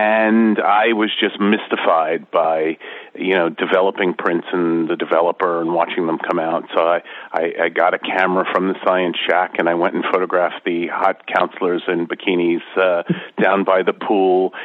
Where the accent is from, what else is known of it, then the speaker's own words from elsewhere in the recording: New York, United States; I grew up just over the city line, and I was born in New York City. But we grew up in suburbia.